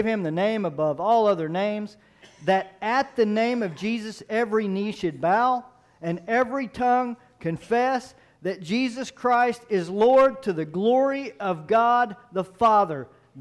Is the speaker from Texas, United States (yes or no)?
yes; Texas, United States; Nobody's going to tell me what to do. I'm a Texan. We do what we want to do.